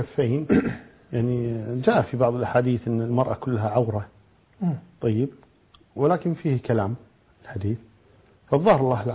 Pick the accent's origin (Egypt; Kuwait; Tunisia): Kuwait; عندنا في الكويت